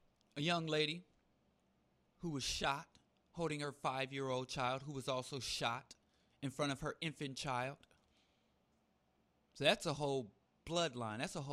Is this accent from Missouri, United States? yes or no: yes; Missouri, United States; but I grew up in Missouri, you know, so this is just like background.